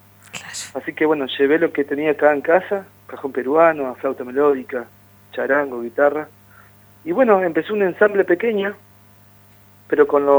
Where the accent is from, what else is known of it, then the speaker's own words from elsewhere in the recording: Zapala, Neuquén, Argentina; por ir a mi ciudad, a ir a tocar a Zapala, y mostrar a los chicos el lugar donde yo nací, y donde empecé a gestar la música